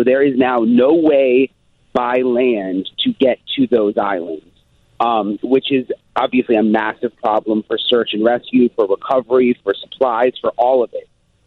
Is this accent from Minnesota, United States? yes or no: no; Florida, United States; I'm from Florida.